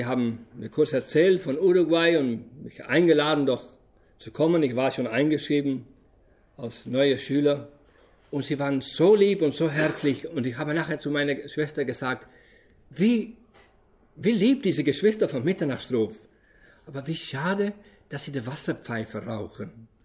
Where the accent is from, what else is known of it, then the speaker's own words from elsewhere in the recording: Friesland, Netherlands; German is a second language; also born or lived in northeast Netherlands; ich komme aus Holland. Bin im Osten, Nordosten geboren und nachher in Friesland aufgewachsen. Nicht in Ostfriesland, sondern im richtigen Friesland.